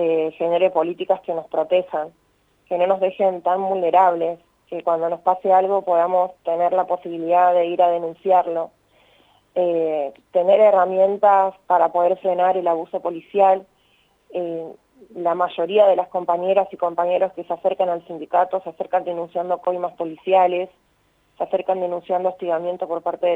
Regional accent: Buenos Aires Province, Argentina; Sí, de provincia de Buenos Aires, sí

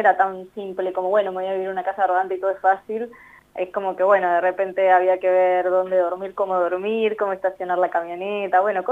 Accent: Villa Gesell, Buenos Aires Province, Argentina; also born or lived in La Plata; Soy de Buenos Aires, siempre fui bastante viajera hasta de pequeña porque mi mamá se mudó mucho, así que digo que soy de Gesell, pero bueno, creo que soy del mar en general.

